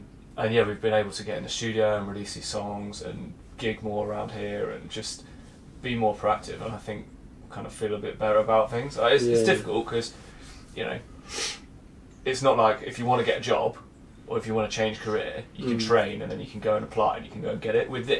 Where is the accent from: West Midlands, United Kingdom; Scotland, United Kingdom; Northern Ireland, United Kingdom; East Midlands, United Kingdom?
West Midlands, United Kingdom; Stratford; because we're from Stratford.